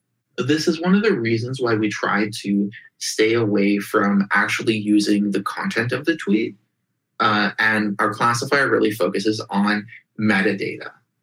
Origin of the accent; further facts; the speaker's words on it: Russia; I grew up in Russia in the early 90s